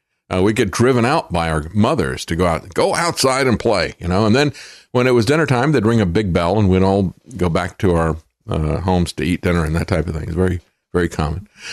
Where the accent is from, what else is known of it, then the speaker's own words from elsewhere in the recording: Florida, United States; when I grew up in Florida, that's one thing Florida's got, and that is mosquitoes.